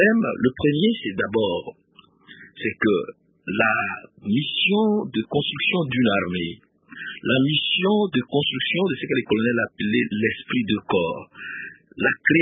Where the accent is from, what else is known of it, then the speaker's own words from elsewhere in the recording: DR Congo; en tant que Congolais